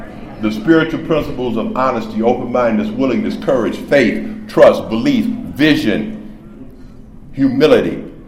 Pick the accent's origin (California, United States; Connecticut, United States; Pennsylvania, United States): California, United States; Los Angeles; I was born and raised in Los Angeles. I am an original Angelino, as they say. All right, I come from the east side of Los Angeles.